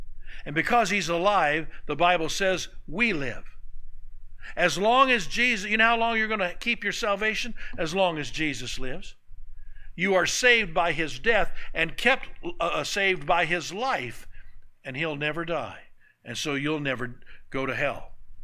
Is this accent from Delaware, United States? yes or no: no; Tulsa, Oklahoma, United States; also born or lived in Bartlesville; When I was a boy, I was born in Bartlesville, north of Tulsa. And when I was about 6 years old, my dad worked for City Service Oil Company. My dad got transferred to Tulsa.